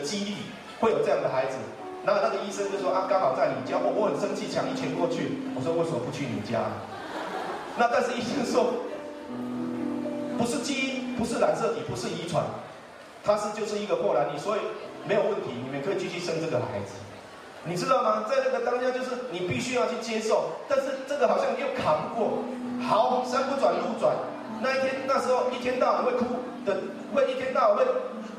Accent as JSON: {"language": "Chinese", "region": "Tainan", "country": "Taiwan", "tie": "born or raised there", "said": "我就回到我的家乡，也拿到了现在的台南大学，当时的台南师专一个位置"}